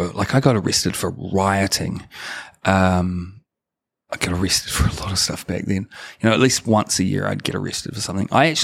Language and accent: English; Whanganui, Manawatū-Whanganui, New Zealand; I'd separated myself so much from my youth, from my upbringing, growing up in Whanganui, it was very bad.